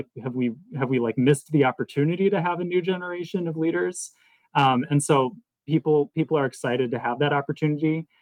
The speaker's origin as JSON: {"language": "English", "town": "Eau Claire", "region": "Wisconsin", "country": "United States", "tie": "born or raised there", "said": "I was born and raised here in Eau Claire, and that's where I live."}